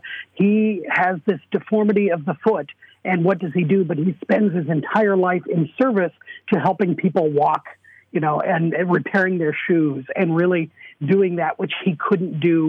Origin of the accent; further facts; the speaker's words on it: Seattle, Washington, United States; I'm from Seattle, Washington, where she became an American citizen in 1909.